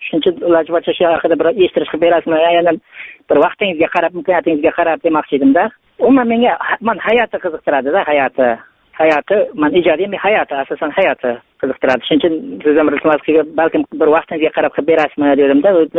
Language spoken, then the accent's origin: Uzbek; Bakhmal, Jizzakh Region, Uzbekistan; Biz Baxmaldan aka.